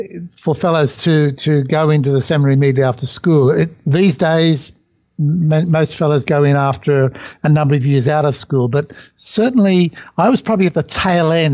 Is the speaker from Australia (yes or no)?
yes; Sydney, New South Wales, Australia; I grew up in Sydney, and my mother and father are both Catholic, and I attended Catholic schools right through my education.